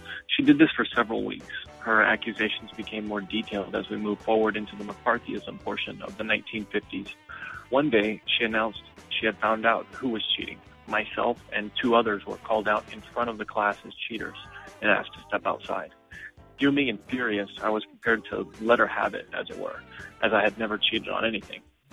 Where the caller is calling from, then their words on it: San Antonio, Texas, United States; I'm calling from San Antonio, Texas.